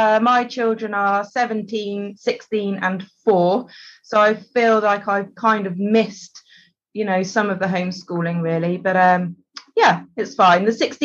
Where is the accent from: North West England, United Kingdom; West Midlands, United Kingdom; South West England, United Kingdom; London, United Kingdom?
South West England, United Kingdom; and I'm from Devon, so I'd established my Red Ruby Devon herd.